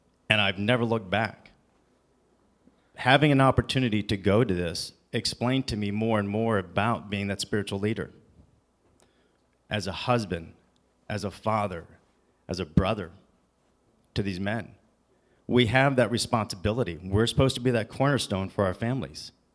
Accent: the South, United States; My father's from the Deep South. I'm from the South myself.

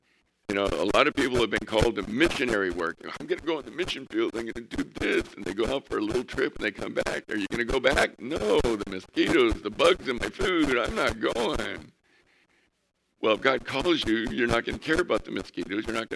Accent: El Centro, California, United States; So I told him that I was from El Centro and that this January we'll be celebrating our 40th years of Sunday morning services.

